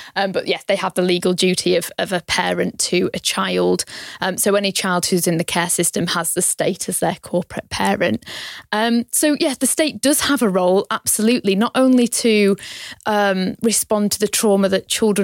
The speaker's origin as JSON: {"language": "English", "town": "Blackpool", "region": "North West England", "country": "United Kingdom", "said": "and I'm from Blackpool, you know, I have a big heart, a big love for that town"}